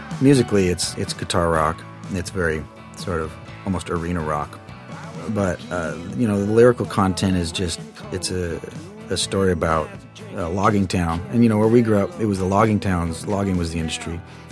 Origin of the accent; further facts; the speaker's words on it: Oregon, United States; where we grew up in Oregon, there's always Indian reservations with casinos on them.